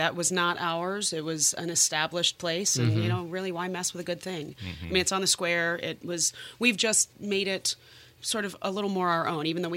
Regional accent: South Bend, Indiana, United States; Well, I grew up in South Bend, so not too far, you know, just a little bit east of here. Went to college down in Indianapolis

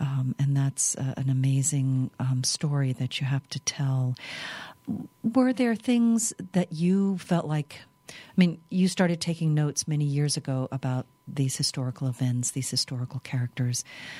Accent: Louisiana, United States; Because we're from Louisiana, we talk about Napoleon in a variety of ways.

